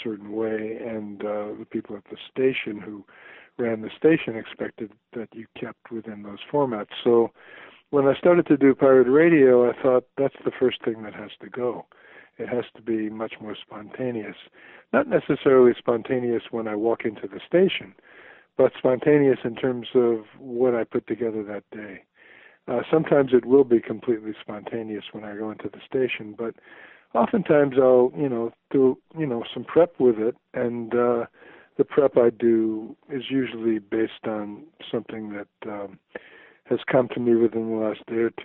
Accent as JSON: {"language": "English", "region": "New York", "country": "United States", "tie": "born or raised there", "said": "I used to listen to that station growing up. That was I lived in New York. I'm originally from New York, and that was freeform radio has kind of always been close to my heart."}